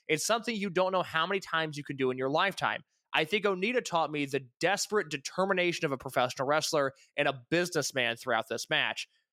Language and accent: English; Morioka, Iwate, Japan; My hometown, Morioka, is the second largest city in the 6 Tohoku prefectures after Sendai